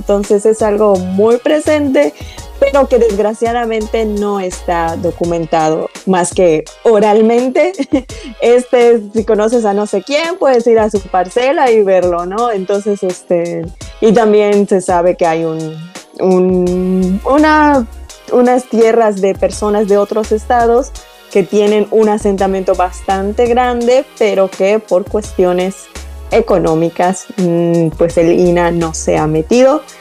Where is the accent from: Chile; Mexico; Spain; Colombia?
Mexico; Muna, Yucatán; Yo creciendo en Mona, pues ahí está Uxmal a 10 minutos, 5 minutos, que la primaria te vas los 6 años, que es la única salida que haces.